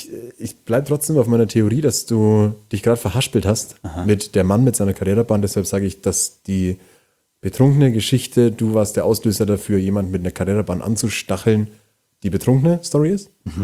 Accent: Bavaria, Germany; Ich komme aus Landkreis Fürth

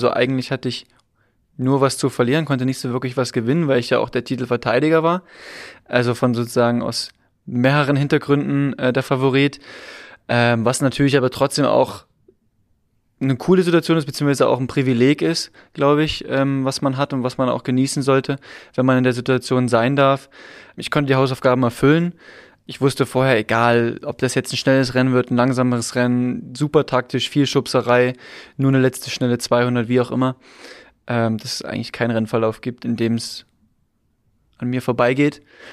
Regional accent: Leipzig, Saxony, Germany; ich komme aus Leipzig, ist nur eine Stunde weg.

